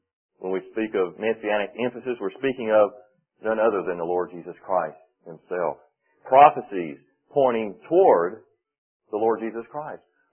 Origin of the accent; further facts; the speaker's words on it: Ramsthorpe, North Carolina, United States; We're from Ramsthorpe, North Carolina. That's near Asheboro, and we fellowship at the Ramsthorpe Gospel Chapel.